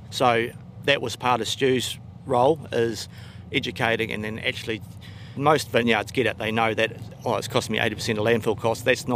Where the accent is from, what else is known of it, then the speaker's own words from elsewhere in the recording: St Arnaud, Tasman, New Zealand; I'm a farmer from St. Arnold. That's the Nelson Lakes in Tasman.